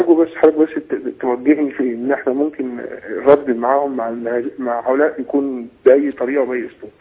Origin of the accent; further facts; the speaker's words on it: Egypt; احنا شايفين ان في حرب في النسبة عندنا في مصر من الليبراليين والعلمانيين واليساريين وما شابه ذلك. هل انا دوري انا كشخص مسلم عادي